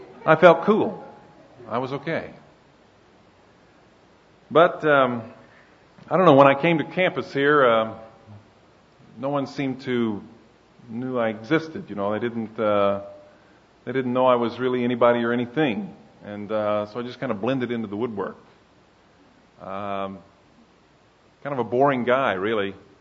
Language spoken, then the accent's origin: English; Broken Arrow, Oklahoma, United States; Broken Arrow had about 8,000 people, came to OU, it was three times the size of my hometown, kind of felt overwhelmed, you know.